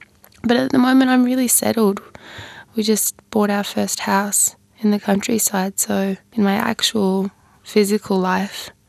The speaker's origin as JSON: {"language": "English", "country": "Australia", "said": "how I fit into Australia as an Australian."}